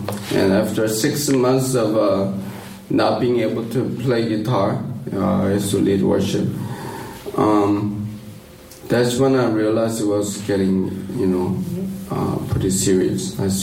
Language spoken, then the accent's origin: English; Romania; So I grew up in Romania, Eastern Europe.